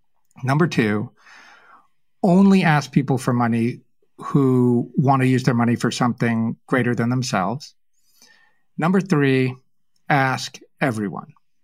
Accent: New England, United States; And my heart sank because I was raised in New England. We have that in common.

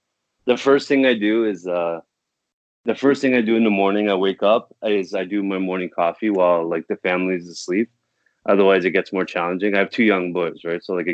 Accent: Toronto, Ontario, Canada; I'm from Toronto. Everyone hates me.

